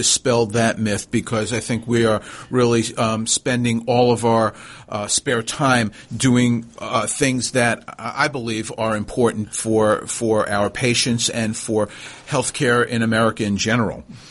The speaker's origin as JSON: {"language": "English", "region": "New York", "country": "United States", "also_born_or_lived": "San Antonio, United States / San Diego, United States", "lives_now": "Atlanta, United States", "said": "I'm from New York originally, if you couldn't tell that from my accent."}